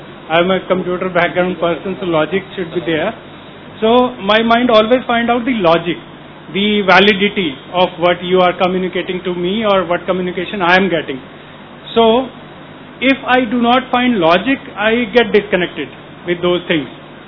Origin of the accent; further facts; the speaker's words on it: Faridabad, Haryana, India; I came from Faridabad, Haryana